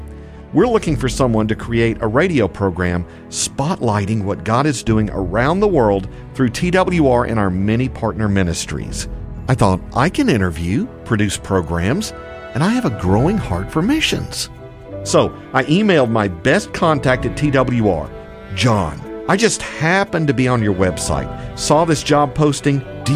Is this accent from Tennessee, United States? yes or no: yes; Chattanooga, Tennessee, United States; the Moody radio station in Chattanooga, Tennessee, my hometown.